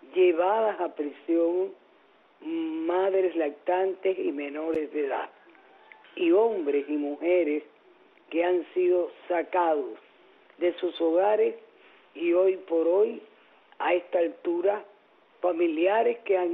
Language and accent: Spanish; Cuba; nosotros en el exterior, como cubanos, como comunicadores, no queremos más derramamiento de sangre en Cuba.